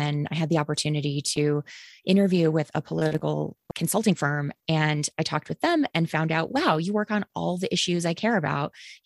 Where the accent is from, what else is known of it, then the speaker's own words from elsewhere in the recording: Green Bay, Wisconsin, United States; also born or lived in Southern US; I grew up mostly in Green Bay, Wisconsin, a wonderfully polluted paper mill town. And we moved around a bit. So I lived also in the South for some of my growing up years.